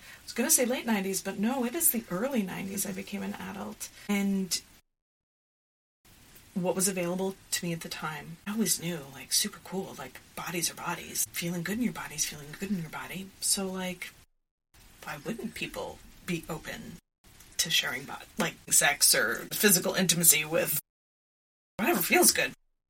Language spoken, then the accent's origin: English; Montreal, Quebec, Canada; So I grew up in Montreal, Canada, in a family that was multicultural. So my father comes from the Caribbean. My mom is French-Canadian or Quebecois.